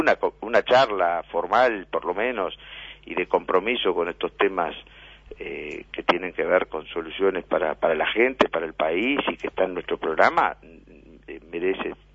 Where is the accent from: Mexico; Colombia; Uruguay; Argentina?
Uruguay; Rivera; yo espero siempre los resultados con mi gente, mi pueblo, Rivera, que no queda la vuelta a la esquina.